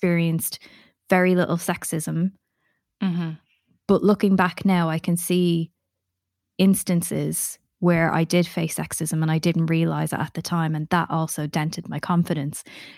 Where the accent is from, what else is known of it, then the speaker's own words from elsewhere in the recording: Ireland; I'm half Pakistani, half Irish. So my confidence was shot as a child, because growing up in Ireland in the early 90s, there are no other brown people around.